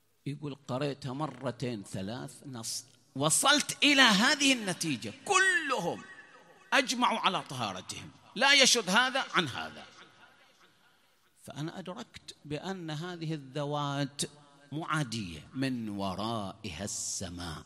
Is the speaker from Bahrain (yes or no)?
yes; Bahrain; قال أنتم من أهل البحرين؟ قلنا أي. شلون عرفت؟ قال من هيئتكم ولهجتكم